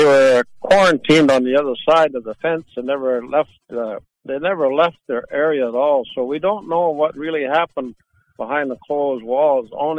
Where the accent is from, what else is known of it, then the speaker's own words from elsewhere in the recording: Hazelton, British Columbia, Canada; I'm from Gitxsan Nation, in Hazelton, British Columbia, northern BC, by Smithers and Highway 16.